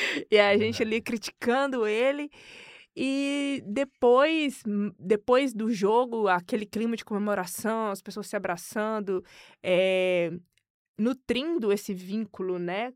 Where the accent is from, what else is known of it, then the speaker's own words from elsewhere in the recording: Brazil; porque nós somos brasileiros, né?